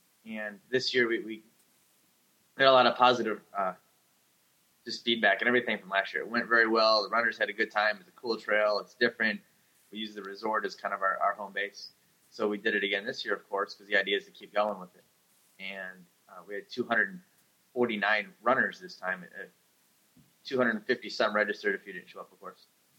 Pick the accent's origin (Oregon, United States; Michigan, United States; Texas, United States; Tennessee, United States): Michigan, United States; Detroit; moved away as an adult; also born or lived in Colorado; now in Mountain Home, United States; I'm not. I'm a born and raised Detroiter. And I moved from Detroit to Colorado.